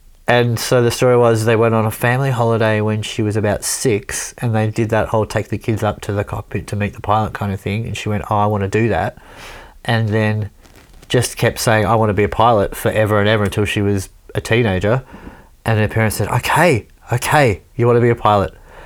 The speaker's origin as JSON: {"language": "English", "region": "Wales", "country": "United Kingdom", "tie": "born there", "said": "Because turns out she's from the next town on from where I was born in Wales."}